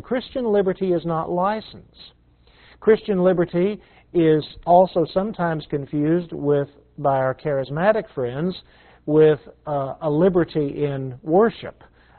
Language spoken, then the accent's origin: English; Texas, United States; You've got to remember that I'm a Texan.